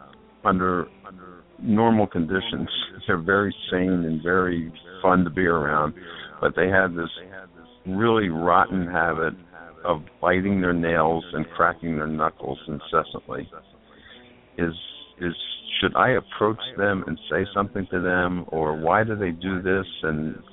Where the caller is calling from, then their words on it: New York, United States; I'm from Long Island.